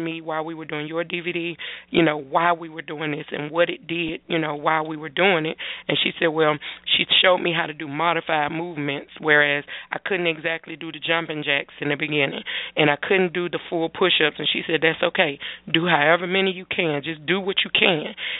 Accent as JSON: {"language": "English", "town": "Atlanta", "region": "Georgia", "country": "United States", "tie": "born or raised there", "said": "because I was born and raised in Atlanta. So I knew you back in the day when I was growing up"}